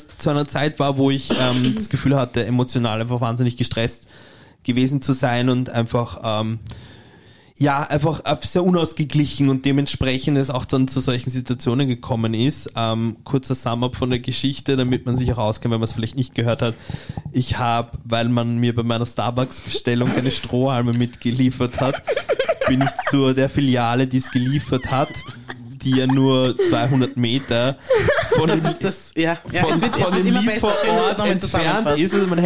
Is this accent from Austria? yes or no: yes; Austria; Als Österreicher, ich liebe unser Land.